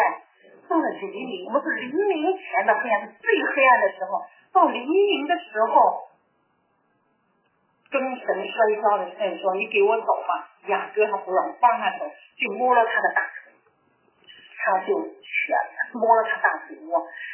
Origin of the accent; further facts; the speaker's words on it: China; 在这地方我就想起我们中国人哈，我们做错了事情很难向人说对不起，说我错了，我们中国人是没有认错的这个习惯